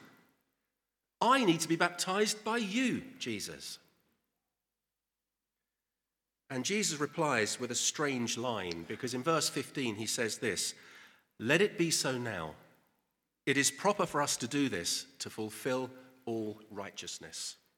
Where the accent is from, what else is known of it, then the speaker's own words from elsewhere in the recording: United Kingdom; Maybe it's because I'm British, I don't know.